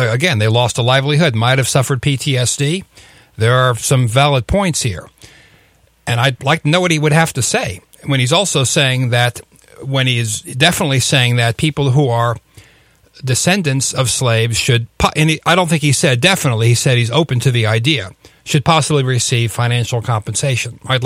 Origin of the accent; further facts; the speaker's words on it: United States; something that offends me as an American and as a member of the species Homo sapiens